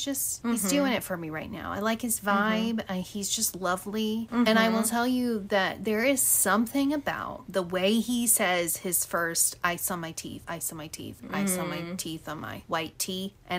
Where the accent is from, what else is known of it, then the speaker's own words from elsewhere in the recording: United States; I want to say Choi because I'm American and I'm dumb.